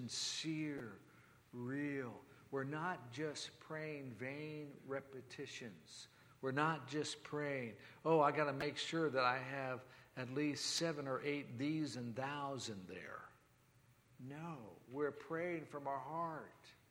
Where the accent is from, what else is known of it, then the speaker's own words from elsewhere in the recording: Ireland; I'm Irish